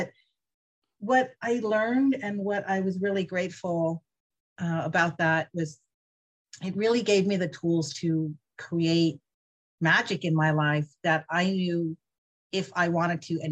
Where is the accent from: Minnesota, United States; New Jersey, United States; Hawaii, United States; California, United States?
California, United States; now in Houston, United States; actually not from Houston or Texas. Well, my dad's from Texas, but I grew up in California and then moved to the East Coast. Mostly Northern California, San Francisco Bay Area.